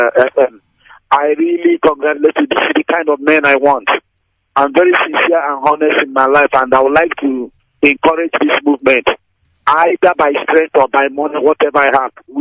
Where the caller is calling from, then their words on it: China; I'm calling from China.